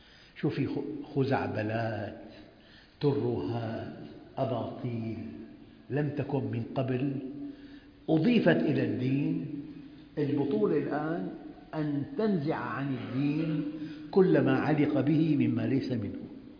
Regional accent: Damascus, Damascus Governorate, Syria; أنا بعرفها من عندنا في الشام قديمة كثير

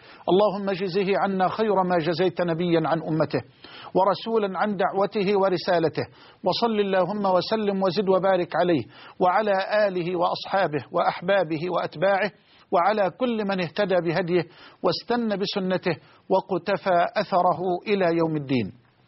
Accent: Egypt; أننا في بلدنا مصر

